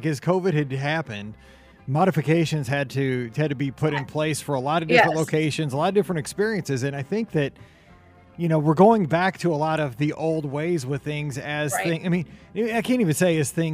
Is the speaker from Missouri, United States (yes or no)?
yes; Missouri, United States; I'm from Missouri.